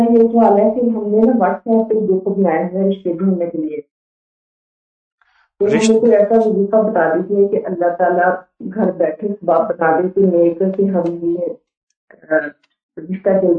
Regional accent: Peshawar, Khyber Pakhtunkhwa, Pakistan; born there; پشاور کی۔

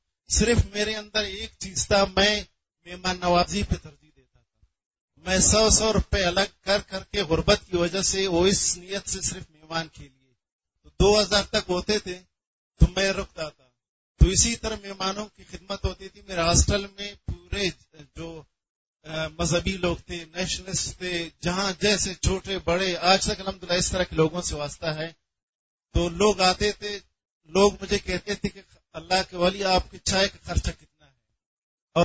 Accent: Chagai, Balochistan, Pakistan; first language Balochi

